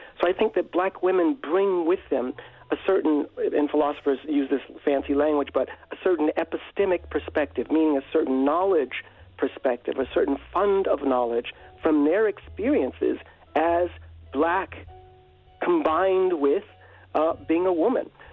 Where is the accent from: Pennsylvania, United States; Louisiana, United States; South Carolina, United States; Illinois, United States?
Pennsylvania, United States; Philadelphia; But just know that I was raised in Richard Allen Projects in North Philadelphia, which is a place for low-income families.